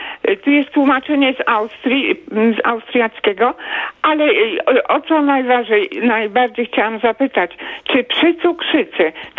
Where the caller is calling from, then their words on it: Toruń, Kuyavian-Pomeranian Voivodeship, Poland; Ja dzwonię z Torunia, słuchaczka